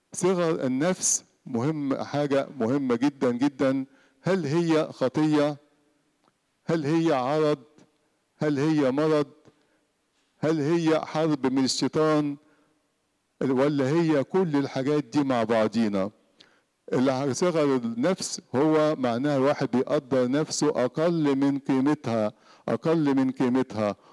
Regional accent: Egypt; لكن في بلدنا مصر وبلاد العربية بتصيب حوالي 120%

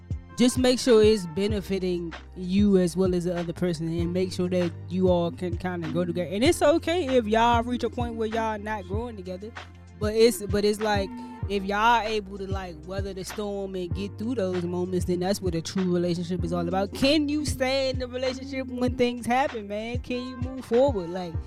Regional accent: Austin, Texas, United States; I'm fresh from Austin, Texas, man.

